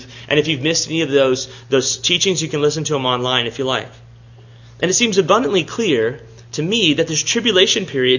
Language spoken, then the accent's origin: English; Texas, United States; When I was growing up, where I was growing up in South Texas, there was these what we called chinaberry trees.